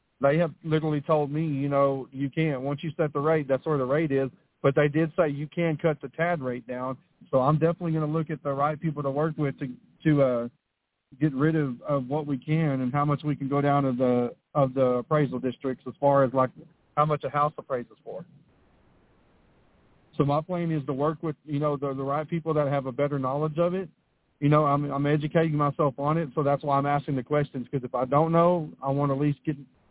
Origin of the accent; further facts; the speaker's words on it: Athens, Texas, United States; I've started in some soup kitchens in East Texas where I'm originally from. You know, I'm from Athens, which is an hour, 30 minutes, 2 hours southeast of here